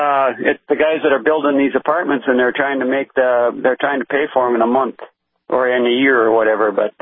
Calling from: North Dakota, United States; I'm calling Western North Dakota.

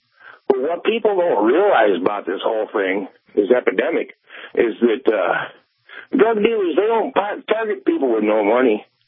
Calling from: Michigan, United States; Just north of the 45th parallel, over by Lake Huron.

